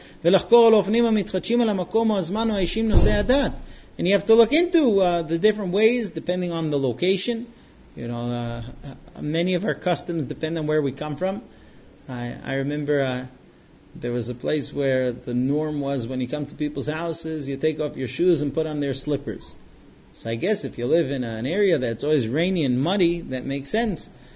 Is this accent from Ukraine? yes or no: no; United States; I know where I grew up in America, the common practice was that if you used the bell, you were an annoyance.